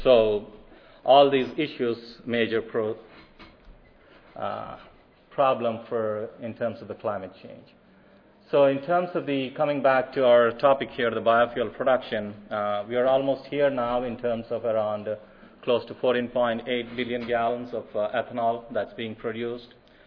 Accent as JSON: {"language": "English", "country": "India", "tie": "born or raised there", "said": "As I grew up in India"}